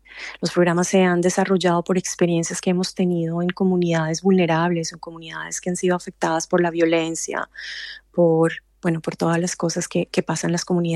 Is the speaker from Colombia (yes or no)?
yes; Colombia; En la época en que yo estaba en Colombia y me crié en Colombia, ha sido un país muy difícil